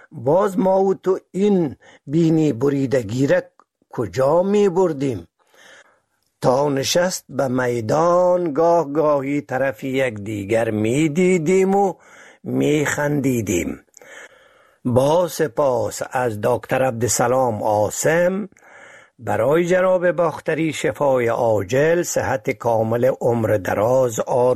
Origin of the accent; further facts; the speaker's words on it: Maymana, Faryab, Afghanistan; born there; منم تصمیم گرفتم تا به زادگاهم در شهر میمنه برگردم.